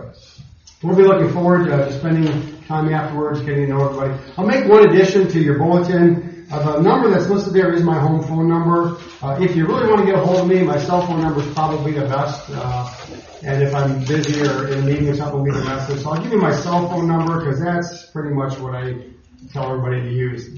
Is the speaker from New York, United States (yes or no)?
no; Michigan, United States; I grew up in Michigan. My wife and I both grew up in the same town, attended the same congregation.